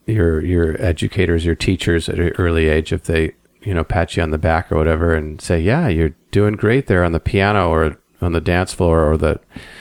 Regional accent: Santa Barbara, California, United States; also born or lived in Ojai / Ventura; Yeah, I was born in Ojai. And I grew up most of my life here in Santa Barbara. I lived a few short years in Ventura, and when I was about four, I moved here.

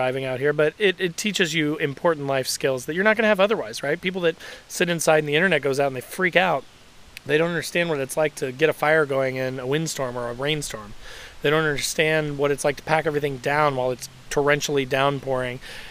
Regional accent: Indiana, United States; from growing up in Southern Indiana, from spending, you know, weekend after weekend after weekend with my friends in the woods, going camping, exploring, finding quarries

